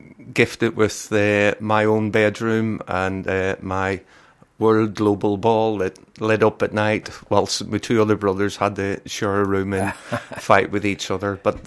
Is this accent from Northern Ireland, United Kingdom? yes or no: yes; Belfast, Northern Ireland, United Kingdom; one of my earliest memories of growing up in West Belfast and getting into my music.